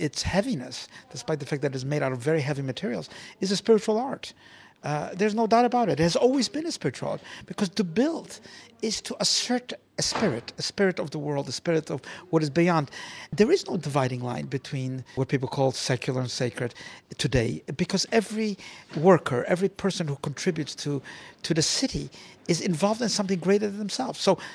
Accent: Poland; moved away; I grew up under communism in Poland until we were able to leave.

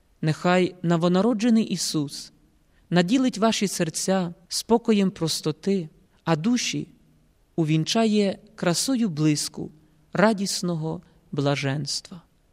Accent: Rakiv Lis, Volyn Oblast, Ukraine; на далекій Волині, у моєму рідному селі Раків-Ліс Камінь-Каширського району

